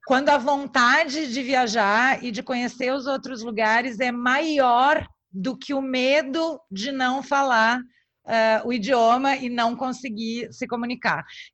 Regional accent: South Region, Brazil; E olha que eu sou do Sul, né? Que, teoricamente, a gente está mais perto ali das fronteiras com a Argentina.

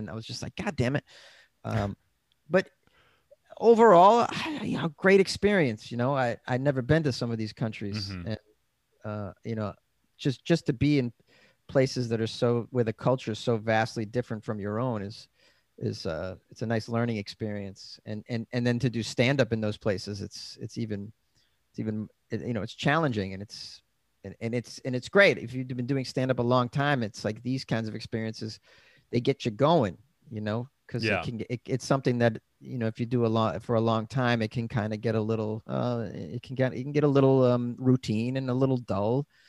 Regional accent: Boston, Massachusetts, United States; but he's a New Englander like me. I'm from Massachusetts.

